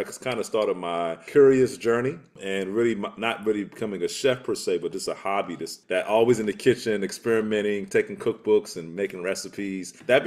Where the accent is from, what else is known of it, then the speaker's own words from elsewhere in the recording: the South, United States; But all that to say, man, I grew up in the South.